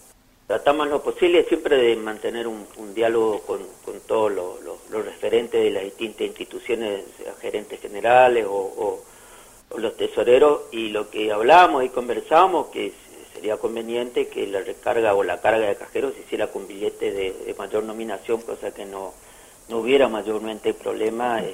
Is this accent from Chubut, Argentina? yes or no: no; Alvear, Corrientes, Argentina; yo también quiero mucho la costa de Uruguay, ya que soy de Alvear.